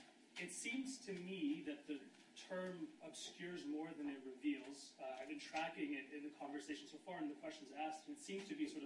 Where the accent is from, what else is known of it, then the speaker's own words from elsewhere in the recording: Athens, Attica, Greece; I was born and raised in Athens, Greece